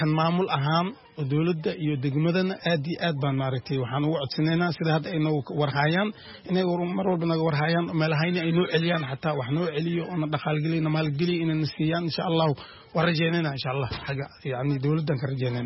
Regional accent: Lower Shabelle, Somalia; born there; meeshii hadda gobolka Shabeellada Hoose aan ku dhalanay

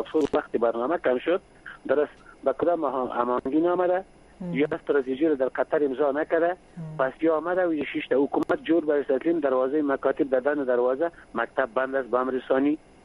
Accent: Kabul, Afghanistan; از کابل هستم

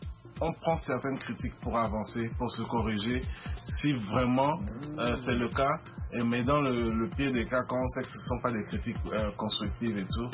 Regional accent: Togo; parce que chez nous au Togo, on dit souvent c'est l'arbre qui porte des fruits mûrs quand on jette les pierres

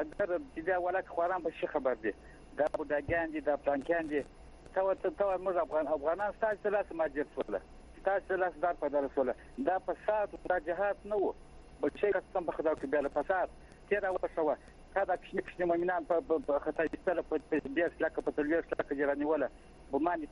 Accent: Kandahar, Afghanistan; زه افغان يم زه به کنداره يم

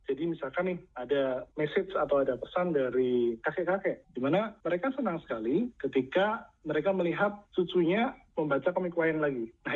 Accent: Java, Indonesia; saya tinggal sejak kecil di Jawa

